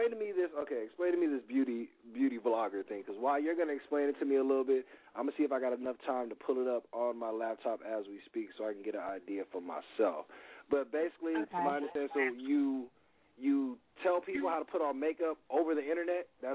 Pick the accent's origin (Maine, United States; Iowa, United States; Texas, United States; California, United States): California, United States; Los Angeles; see, I'm thinking LA, I'm an LA cat, I'm sorry.